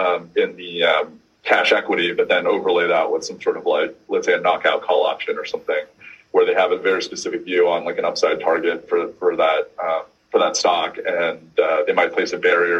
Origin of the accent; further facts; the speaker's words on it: Texas, United States; I grew up in Texas, kind of in middle school and high school.